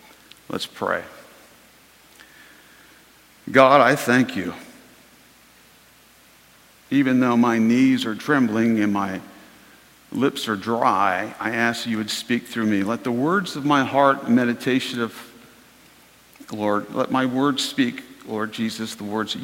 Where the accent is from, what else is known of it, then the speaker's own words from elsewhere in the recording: Virginia Beach, Virginia, United States; She grew up in the Kempsville part of town, and I grew up in the Bayside part of town. She went to Norfolk Christian Academy, and I went to Bayside High School